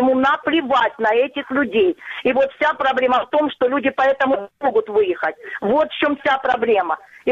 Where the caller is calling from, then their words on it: Donetsk Oblast, Ukraine; я тоже с оккупированной территории, недалеко от Донецка.